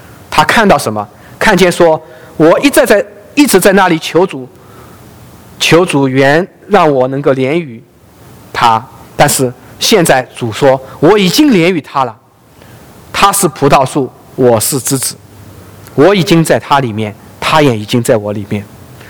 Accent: Ningbo, Zhejiang, China; 在我的老家宁波还有他的医馆总

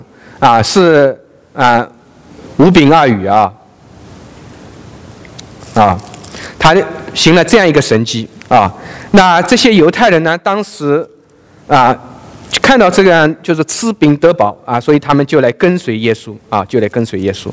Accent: China; 那么我们大陆人知道这个有啊，我们从小背到大就是唯物论啊，唯物主义。

